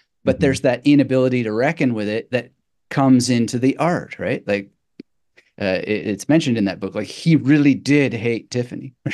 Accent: Canada; Where I grew up in Canada, like we had 13 channels on TV, I think at that time.

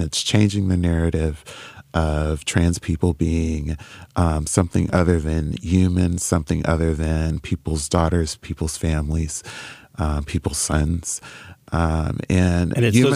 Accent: Los Angeles, California, United States; No, I'm from Los Angeles.

